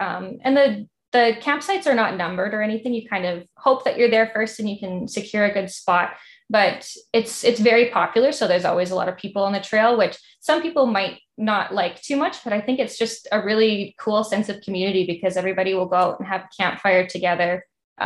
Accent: Saskatchewan, Canada; It doesn't even feel like I'm from Saskatchewan, but it doesn't feel like you're in Canada.

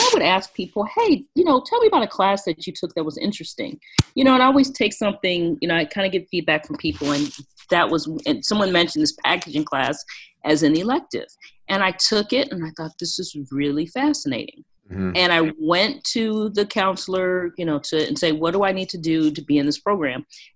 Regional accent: Detroit, Michigan, United States; them being in Detroit, I'm from Detroit, which was one of your questions

